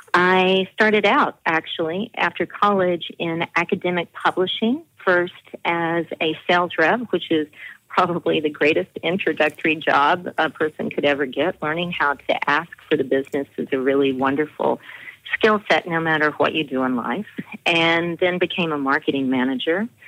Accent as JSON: {"language": "English", "town": "Oakland", "region": "California", "country": "United States", "tie": "born or raised there", "said": "And so I started working in my hometown on community issues, Oakland, California"}